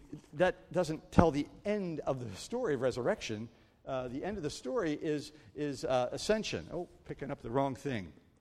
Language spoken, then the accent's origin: English; Pennsylvania, United States; also born or lived in Maryland; I grew up in Amish country in central Pennsylvania. We moved from southern Maryland, and we were surrounded by horses and buggies.